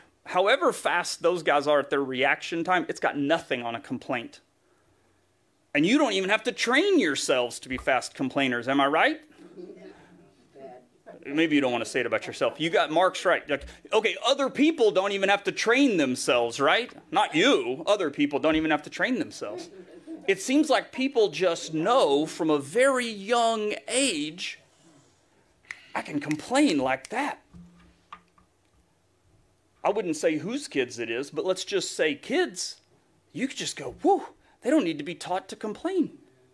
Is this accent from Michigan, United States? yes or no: no; Tennessee, United States; When I was a child growing up in Tennessee, my dad and I would watch this sport